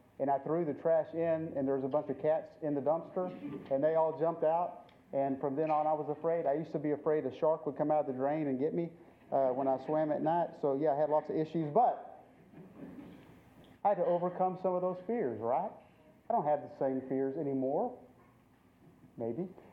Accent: Lubbock, Texas, United States; I grew up in Lubbock, Texas, most of my growing up days.

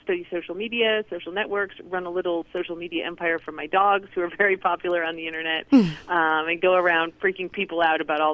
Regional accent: Illinois, United States; moved away as an adult; I grew up in Illinois, and I did my undergrad and my master's there, and then I came out to the University of Maryland at College Park in 2001 to do my PhD.

